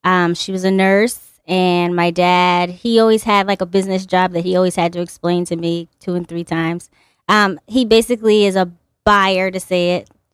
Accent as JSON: {"language": "English", "town": "Hamden", "region": "Connecticut", "country": "United States", "tie": "born or raised there", "also_born_or_lived": "New Haven, United States", "said": "I was born in New Haven. I lived there for like my elementary years and then... My family moved to Hamden."}